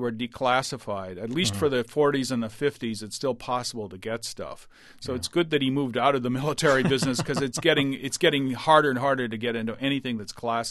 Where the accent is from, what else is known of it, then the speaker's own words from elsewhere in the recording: Canada; Since I'm originally from Canada, this interests